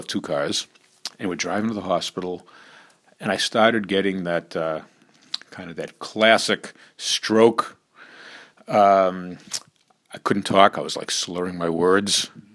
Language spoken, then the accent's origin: English; Revere, Massachusetts, United States; a friend of mine who I grew up with, I'm from Revere, grew up with, and he lives out in Los Angeles now.